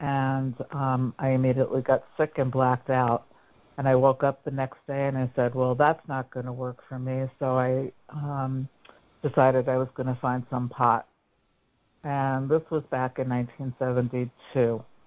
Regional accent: New York City, New York, United States; I grew up in New York City.

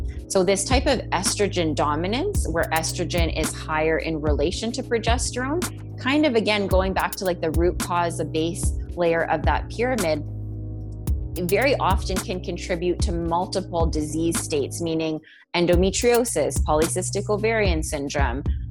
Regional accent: India; I'm Indian, you're Indian, so totally.

